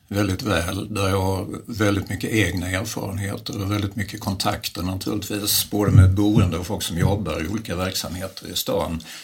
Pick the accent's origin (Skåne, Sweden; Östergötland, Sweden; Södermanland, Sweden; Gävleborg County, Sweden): Skåne, Sweden; Malmö; Har inte hunnit gå i skolan där, men jag har en lång historia i Malmö. Jag är en typisk Malmöbo på många sätt. Har bott på många olika håll i stan också.